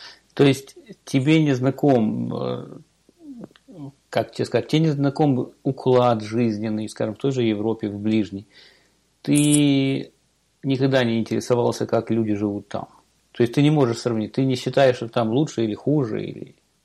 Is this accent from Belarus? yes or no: no; Ukraine; now in United States; я живу в далекой Америке, я смотрю это по телевидению. В свое время я сделал выбор, я уехал из Украины, потому как мне не нравилась эта страна, как государство для жизни.